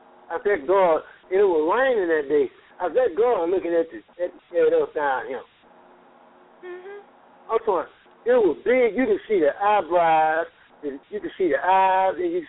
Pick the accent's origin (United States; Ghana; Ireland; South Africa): United States; Atlanta, Georgia; when I was growing up on Northside Drive in Atlanta on the west side